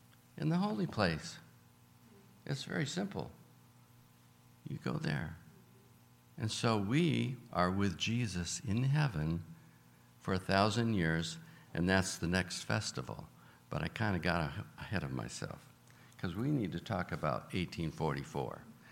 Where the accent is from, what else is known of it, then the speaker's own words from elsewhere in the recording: Battle Creek, Michigan, United States; And I was raised in Battle Creek, Michigan.